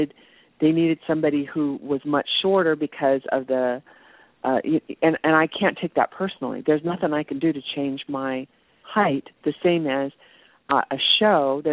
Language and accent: English; Midwest, United States; The hardest part for me has always been growing up in the Midwest.